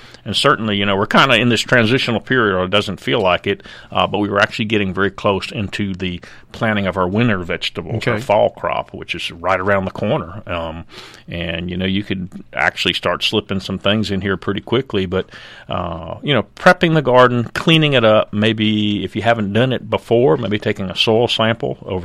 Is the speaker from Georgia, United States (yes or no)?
yes; The Rock, Georgia, United States; anytime I go do a program in the state and say, well, I'm from The Rock, Georgia, they're all like, the what?